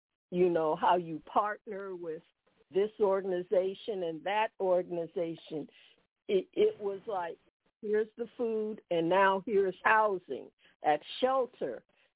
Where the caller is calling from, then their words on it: California, United States; This is Sister … I'm calling from California.